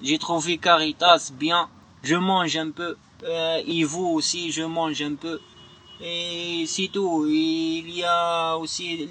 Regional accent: Algeria; French is a second language; moi, je suis un Algérien.

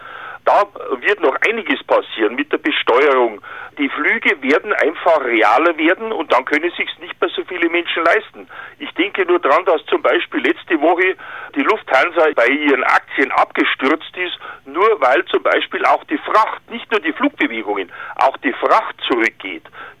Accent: Munich, Bavaria, Germany; ich lebte seit der Kindheit in München, ich bin eigentlich ein Münchner

